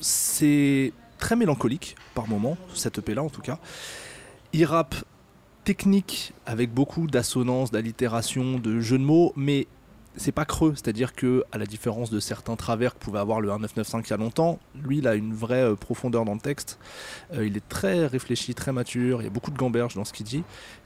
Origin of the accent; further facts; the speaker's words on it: Meknès, Fès-Meknès, Morocco